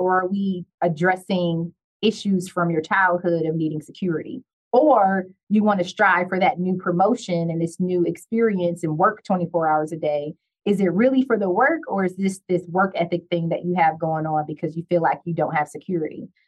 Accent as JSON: {"language": "English", "town": "Detroit", "region": "Michigan", "country": "United States", "said": "So I am the daughter of a teacher and a police officer. I'm from Detroit."}